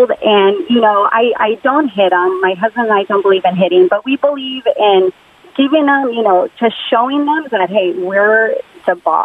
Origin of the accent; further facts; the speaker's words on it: Mexico; I'm born and raised in Mexico.